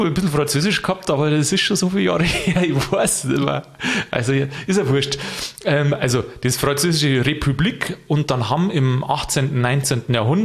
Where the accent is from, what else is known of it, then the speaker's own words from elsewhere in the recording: Landshut, Bavaria, Germany; Und ich bin ja aus dem Landshut, der Landkreis.